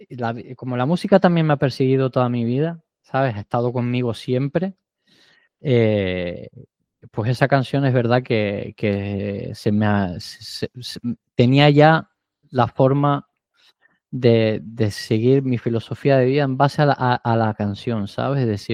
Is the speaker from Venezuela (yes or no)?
no; Spain; now in Luxembourg